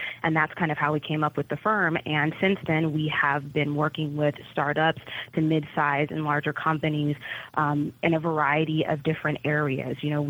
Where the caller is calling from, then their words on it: Chicago, Illinois, United States; I am calling from Chicago, Illinois.